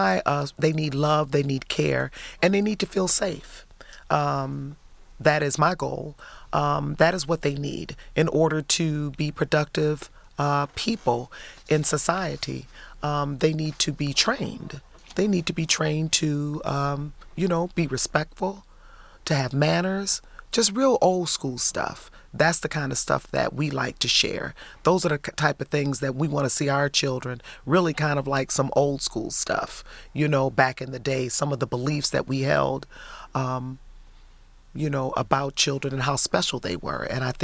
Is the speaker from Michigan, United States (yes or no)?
yes; Highland Park, Michigan, United States; born there; I was born in Highland Park, though, in 65 at Detroit Osteopathic Hospital, which doesn't exist anymore.